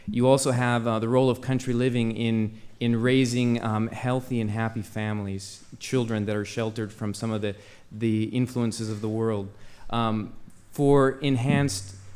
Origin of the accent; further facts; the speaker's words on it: Los Angeles, California, United States; I grew up, I was born in Los Angeles. I knew nothing about planting anything